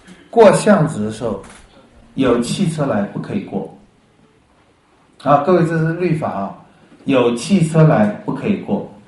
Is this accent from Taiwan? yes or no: yes; Taiwan; 我从台湾来，你可能把我当小孩